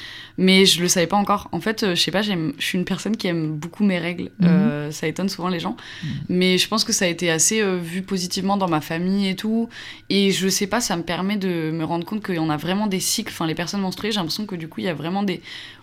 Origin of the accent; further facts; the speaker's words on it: Grenoble, Auvergne-Rhône-Alpes, France; born there; Oui, parce que je suis née à Grenoble, mais j'ai pas habité en fait à Grenoble.